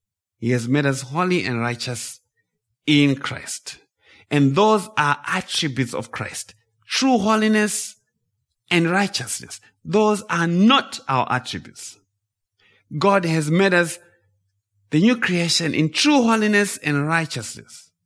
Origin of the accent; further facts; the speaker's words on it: Zimbabwe; now in United States; I was born and raised in Zimbabwe. So I grew up as a Zimbabwean citizen, but I became a permanent resident and then I became a US citizen.